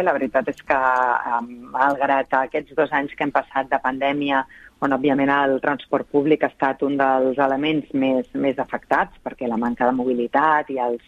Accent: Sant Cugat del Vallès, Catalonia, Spain; S'ha de dir que jo, que soc de Sant Cugat del Vallès

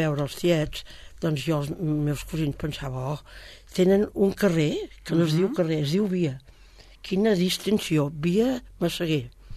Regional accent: Manresa, Catalonia, Spain; now in Sabadell, Spain; A Manresa, jo sóc manresana. És un dir, sóc manresana d'origen, la meva família és manresana de Solera, i jo em vaig casar a Sabadell, i ara sóc sabadellenca

